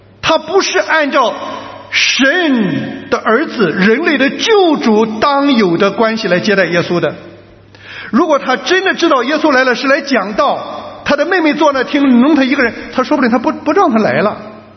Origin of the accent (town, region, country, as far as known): China